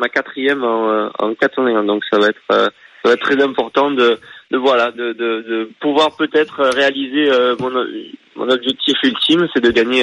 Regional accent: France; Ouais, j'ai grandi en France

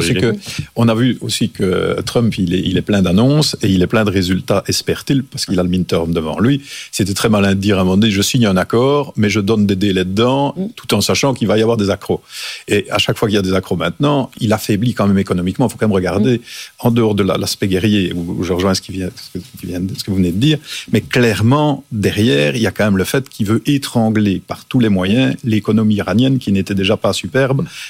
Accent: Belgium; now in France; Je vous avoue que moi, en tant que Belge, je suis très heureux. Je suis très heureux en France.

